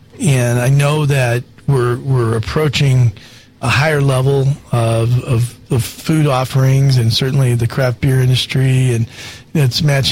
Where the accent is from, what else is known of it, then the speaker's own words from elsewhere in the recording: San Francisco, California, United States; But I grew up in San Francisco.